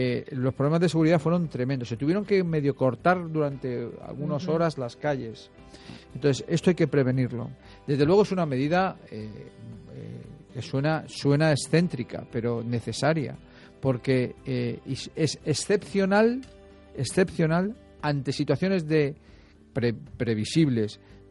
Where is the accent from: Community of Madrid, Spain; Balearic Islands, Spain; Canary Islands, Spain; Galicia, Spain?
Community of Madrid, Spain; Madrid; yo soy nacido en Malasaña y aunque eso no es Malasaña exactamente, pero he vivido toda mi vida en el centro de Madrid